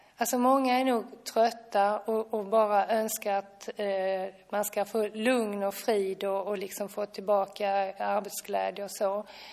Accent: Lund, Skåne, Sweden; Jag är lundabo och synskadad sedan jag var barn.

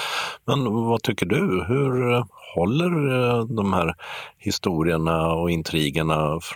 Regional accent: Stockholm, Stockholm County, Sweden; Ja, jag är ju gammal stockholmare

